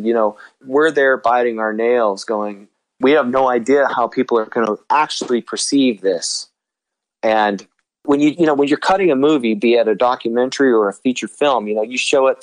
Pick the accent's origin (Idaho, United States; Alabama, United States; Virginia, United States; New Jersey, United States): Idaho, United States; I might be doing another movie that's inspired by experiences I had growing up in Idaho.